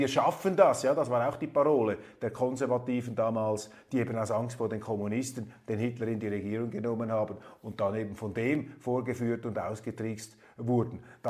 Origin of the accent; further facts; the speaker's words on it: Switzerland; Als Schweizer bin ich dafür, immer einzubinden und möglichst auch die Verantwortung an diese siegreichen Parteien zu geben